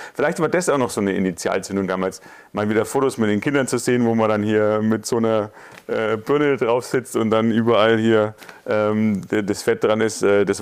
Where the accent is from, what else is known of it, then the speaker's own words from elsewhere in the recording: Bavaria, Germany; Ich komme aus der Nähe von Nürnberg, bin Betriebsleiter in einem Maschinenbauunternehmen, habe zwei Kinder